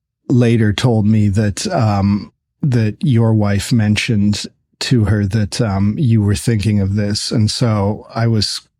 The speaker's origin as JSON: {"language": "English", "country": "Canada", "tie": "born or raised there", "moved": "as an adult", "said": "So I'm Canadian. I grew up in Canada and spent my whole life in Canada until age 31."}